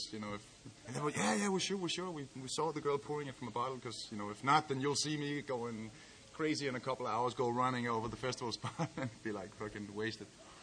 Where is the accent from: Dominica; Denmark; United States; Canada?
Denmark; Copenhagen, Capital Region of Denmark; English is a second language; I am from Copenhagen, not too far away. It's my first... I love you too. All of y'all. It's my first visit to Stockholm.